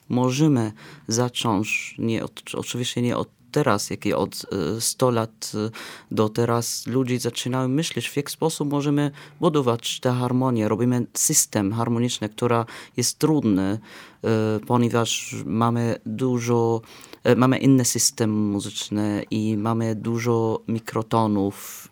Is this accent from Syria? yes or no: yes; Damascus, Damascus Governorate, Syria; Polish is a second language; mamy też tradycję, że spacerujemy przez wszyscy kościoły tam u nas w Damaszku.